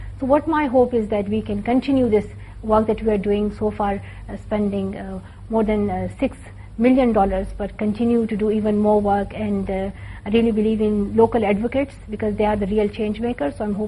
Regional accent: Pakistan; I'm Pakistani, I love my country, and I stand for the rights of every child in Pakistan to have access to safe and quality education.

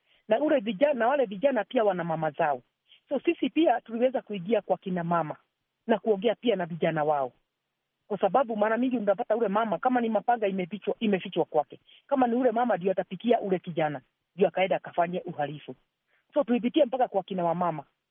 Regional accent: Gatanga, Murang'a County, Kenya; now in Naivasha, Kenya; hata mimi mwenyewe sijazaliwa Naivasha, nilitoka Gatanga huko Murang'a.

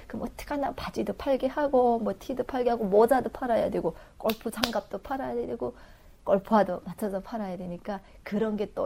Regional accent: North Korea; now in South Korea; 제가 이북에서 왔습니다.

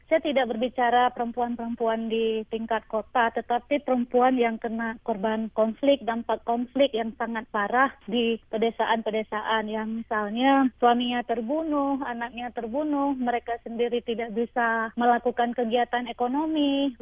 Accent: Aceh, Indonesia; Saya sebagai orang Aceh sendiri mencoba melihat bagaimana perempuan-perempuan Aceh

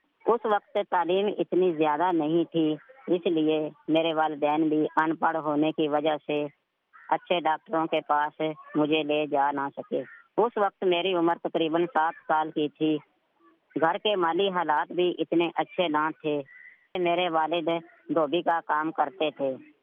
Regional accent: Hasna, Punjab, Pakistan; گاؤں ہسنا, تحصیل چونیا, ضلع قصور کا رہنے والا ہوں.

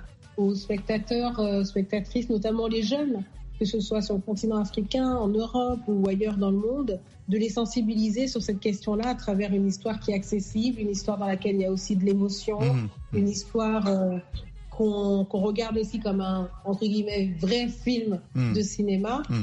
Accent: France; also born or lived in Mali / Senegal; moi je viens d'Afrique de l'Ouest, du Mali et du Sénégal, et j'ai grandi en France

